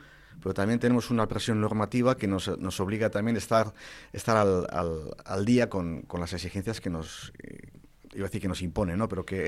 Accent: Basque Country, Spain; como unos vascos, somos de hacer, de producir, de calidad

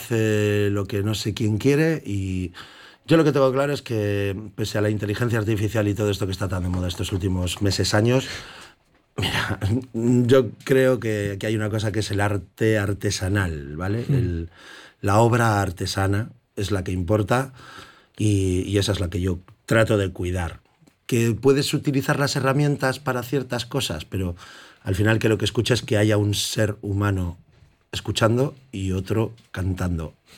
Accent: Bilbao, Basque Country, Spain; Mi tierra es Indauchu. Pero yo presumo de ser bilbaíno de Chueca y mangurrino extremeño, porque vivo orgullosamente en la tierra más maravillosa, a nada de Portugal

